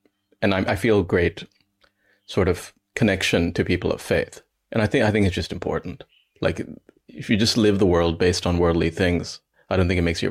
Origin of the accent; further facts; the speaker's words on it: Ohio, United States; also born or lived in Montreal, Canada; And as you can tell from my voice, I was raised in the West. I grew up in America, in Ohio, and then I studied in Canada, in Montreal.